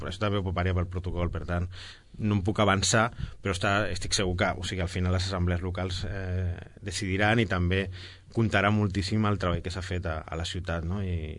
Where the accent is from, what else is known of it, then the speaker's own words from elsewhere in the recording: Sabadell, Catalonia, Spain; tot i que soc molt sabadellenc i m'agrada molt